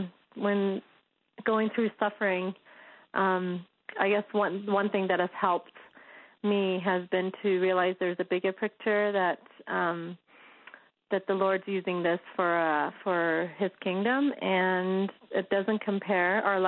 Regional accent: Iran; now in United States; We lived in California for about a year or so. And at that time, my brother, soon after we came from Iran, my brother had a vision about Jesus and told me about it.

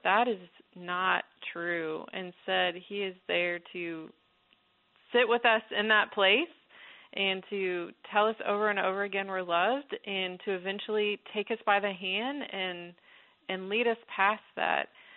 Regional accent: Texas, United States; Well, I grew up in Texas where the roads are flat, and the last bike I had been on was a pink Schwinn 10-speed

